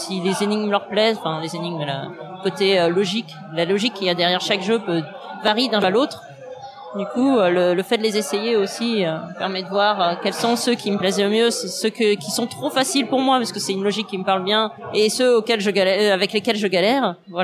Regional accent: Condrieu, Auvergne-Rhône-Alpes, France; Non, moi je viens de Condrieu au sud de Lyon.

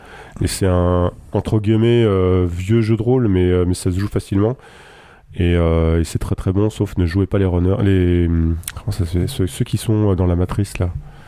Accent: France; Enfin, nous aussi, parce qu'on est français.

